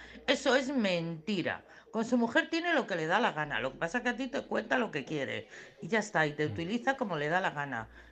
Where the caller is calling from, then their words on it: Madrid, Community of Madrid, Spain; de Madrid.